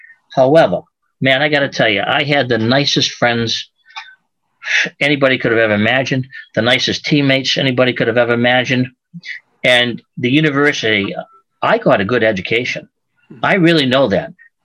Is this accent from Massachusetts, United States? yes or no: yes; Brockton, Massachusetts, United States; I was born and raised in Brockton, Massachusetts, and I graduated from Brockton High School.